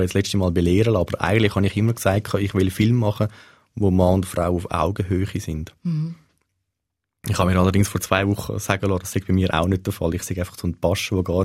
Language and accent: German; Winterthur, Zurich, Switzerland; es hat mal in Winterthur, wo ich herkomme